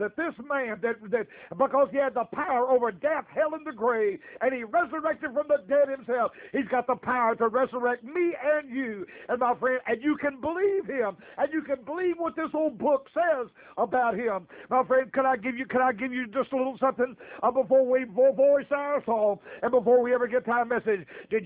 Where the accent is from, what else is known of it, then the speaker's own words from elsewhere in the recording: Louisiana, United States; born there; because me being born a Cajun, I said, I want my kids to all be born in Louisiana.